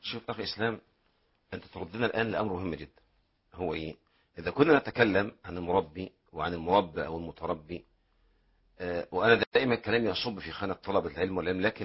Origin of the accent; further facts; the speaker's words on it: Egypt; عندنا في الريف المصري